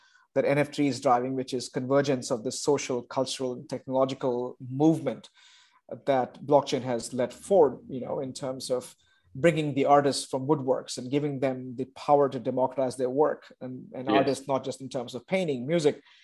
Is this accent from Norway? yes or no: no; India; I grew up in India at the time.